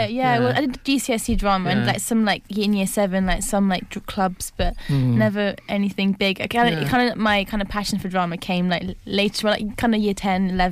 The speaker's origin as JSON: {"language": "English", "town": "Cambridge", "region": "East of England", "country": "United Kingdom", "tie": "born or raised there", "also_born_or_lived": "France", "lives_now": "London, United Kingdom", "said": "I'm originally from France, and I moved when I was around like five to Cambridge, and then grew up there ever since, and then moved to London to study drama."}